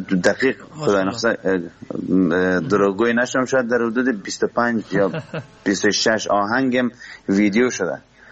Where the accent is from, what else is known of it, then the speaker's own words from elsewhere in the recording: Herat, Afghanistan; born there; چندین بار اومدم به شهر زیبای هرات به زادگاه من